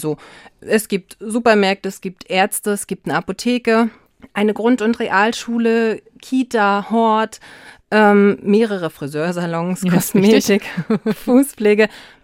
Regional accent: Jarmen, Mecklenburg-Vorpommern, Germany; Und natürlich den Kiessee, bei uns in Jamen nur Kieskuhle genannt.

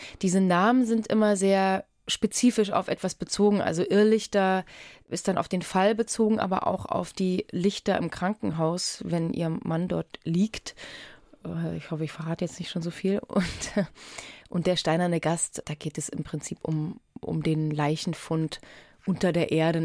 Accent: Erfurt, Thuringia, Germany; Und ich komme ja nun aus Erfurt, auch mit vielen Fachwerkhäusern, mein Mann aus Konstanz und ich bin das gewohnt, diese Umgebung.

